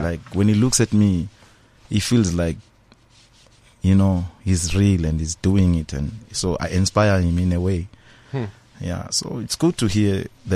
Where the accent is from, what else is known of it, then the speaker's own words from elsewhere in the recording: Durban, KwaZulu-Natal, South Africa; I'm from Durban.